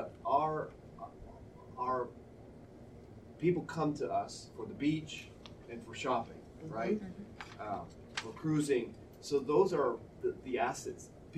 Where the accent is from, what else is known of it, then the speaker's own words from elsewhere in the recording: Fort Lauderdale, Florida, United States; So I'm from Fort Lauderdale, and we represent Broward County.